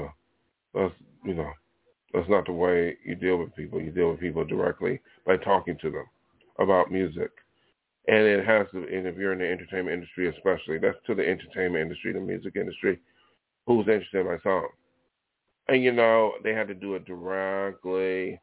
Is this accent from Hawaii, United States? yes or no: no; Buffalo, New York, United States; now in Los Angeles, United States; And when I came from Buffalo, New York, to be an artist out here in Hollywood to make my dreams come true